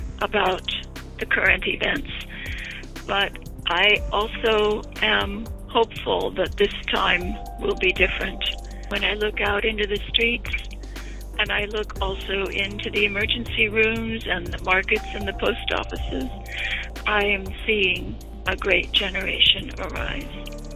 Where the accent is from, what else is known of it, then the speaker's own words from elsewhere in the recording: Santa Monica, California, United States; I'm from Santa Monica, California.